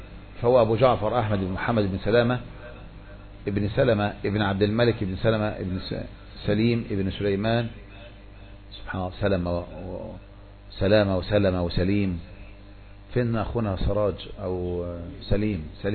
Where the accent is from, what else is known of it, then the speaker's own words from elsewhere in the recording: Taha al-A'mida, Minya Governorate, Egypt; موقع بلدتي وإليها ينسب طحا، وهي معروفة الآن بطحا الأعمدة التي تتبع مركز صملوط من مديرية المنيا.